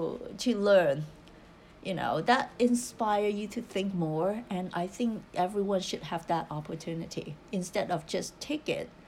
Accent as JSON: {"language": "English", "country": "Hong Kong", "tie": "born or raised there", "said": "So I grew up in Hong Kong, which is a Chinese society."}